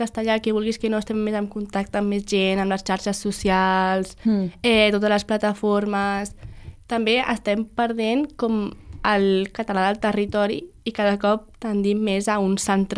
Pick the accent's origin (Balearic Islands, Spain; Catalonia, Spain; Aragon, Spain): Catalonia, Spain; Que som del Camp de Tarragona. Som de neutres.